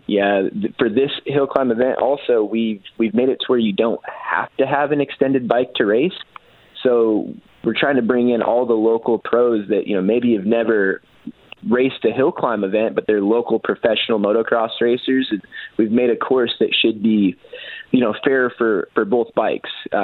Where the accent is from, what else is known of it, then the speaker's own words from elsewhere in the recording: Yoncalla, Oregon, United States; We grew up here in Douglas County, down here in Yonkawa